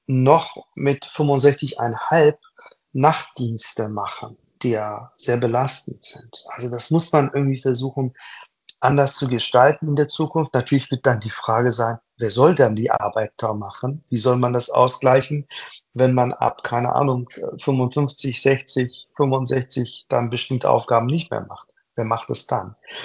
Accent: Hamburg, Germany; Also als Hamburger

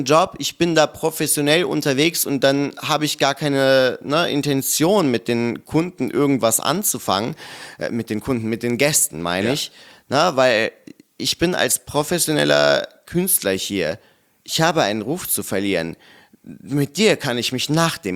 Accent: North Rhine-Westphalia, Germany; Ich komme vom Land, bei mir war das damals genauso, wie du das gerade beschreibst, aber gleichzeitig komme ich halt aus der Provinz vor Köln.

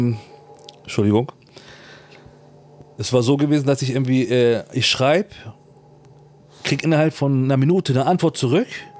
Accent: Turkey; Bin Türke und wenn ich dann zum Beispiel irgendwo hinkomme

